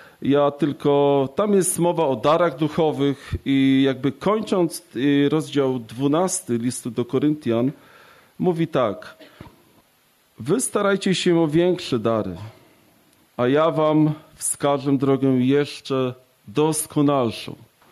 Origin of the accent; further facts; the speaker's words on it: Płock, Masovian Voivodeship, Poland; pochodzę z Płocka